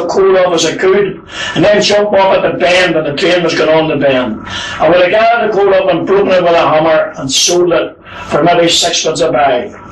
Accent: Northern Ireland, United Kingdom; born there; I was born in Fraser Street off the Newnards Road on the 13th of January 1920.

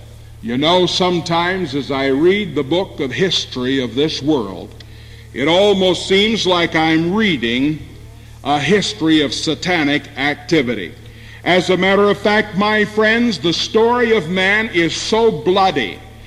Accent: United States; Now, as an American, I am very much aware of certain areas of our history

